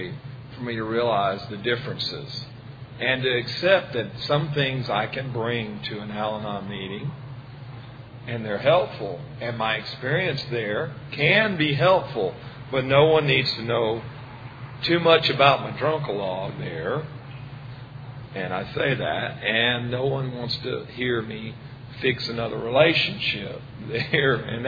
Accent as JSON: {"language": "English", "town": "Friendswood", "region": "Texas", "country": "United States", "said": "We're from Friendswood, and it's just a little bit south of Houston."}